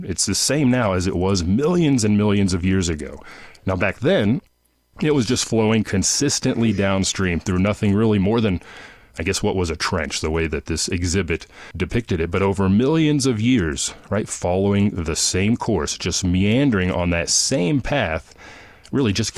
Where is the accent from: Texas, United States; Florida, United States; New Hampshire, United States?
Texas, United States; Dallas-Fort Worth; I hail from Dallas-Fort Worth, Texas. That's normally where I reside.